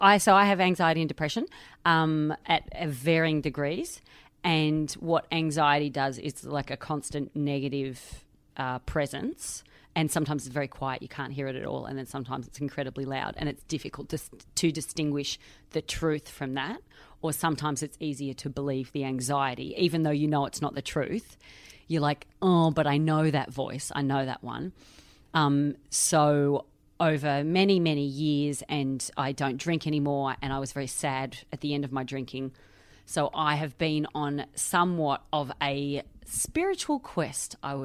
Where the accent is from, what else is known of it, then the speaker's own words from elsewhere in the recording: Australia; now in London, United Kingdom; I am a comedian. I am Australian. I live in London.